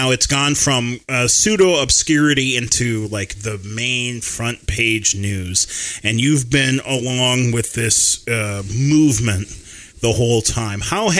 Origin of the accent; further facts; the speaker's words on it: Minneapolis, Minnesota, United States; When I was growing up in Minneapolis, when you turned 18, you can go to the casino.